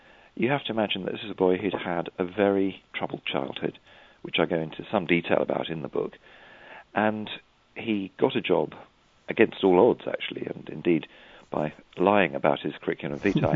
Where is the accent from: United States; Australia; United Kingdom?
United Kingdom; England; I expect my accent gives me away.